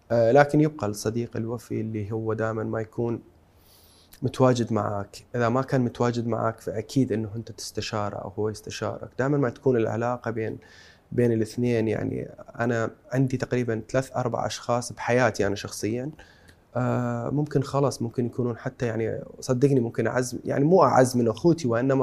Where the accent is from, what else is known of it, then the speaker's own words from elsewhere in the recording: Iraq; أنا من النوع اللي تأذيت من أصدقائي قبل لما كنت صغير بالعراق،